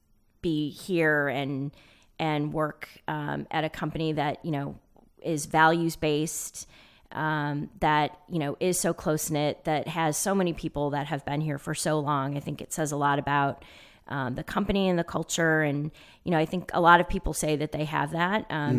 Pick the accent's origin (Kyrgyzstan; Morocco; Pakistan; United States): United States; Rocky River, Ohio; I am. I grew up in Rocky River.